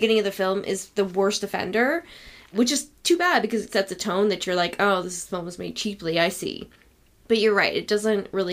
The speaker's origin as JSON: {"language": "English", "country": "Canada", "said": "the fact that I'm a Canadian white lady and not a black man in the 70s."}